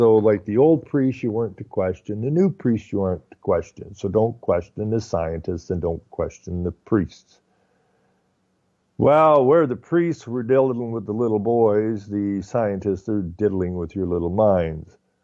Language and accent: English; Ontario, Canada; I saw pictures like this all the time when I grew up in the Ottawa Valley.